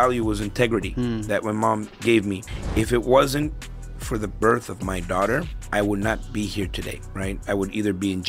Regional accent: El Salvador; And the reason for that is because I came from El Salvador, war-torn country.

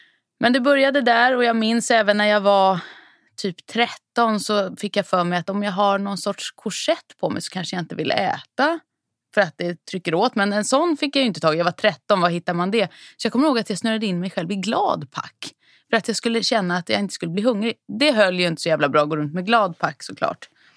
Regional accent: Saltsjöbaden, Stockholm County, Sweden; Jag är uppvuxen ute i Saltsjöbaden med mamma och pappa.

